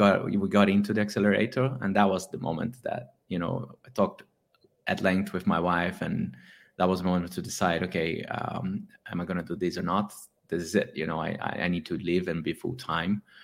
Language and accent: English; Brazil; I'm from Brazil. hence the difficult name.